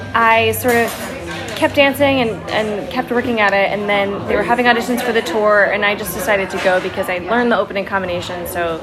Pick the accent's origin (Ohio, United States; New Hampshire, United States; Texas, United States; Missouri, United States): Missouri, United States; St. Louis; I'm from St. Louis.